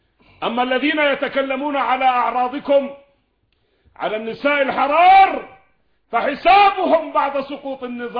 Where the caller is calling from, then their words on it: Jordan; وأنا أتكلم من الأردن